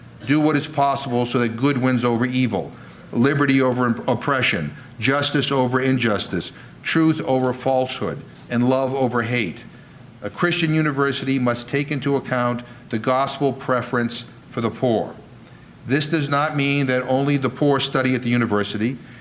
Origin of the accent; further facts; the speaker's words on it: Worcester, Massachusetts, United States; a Jesuit college in my hometown of Worcester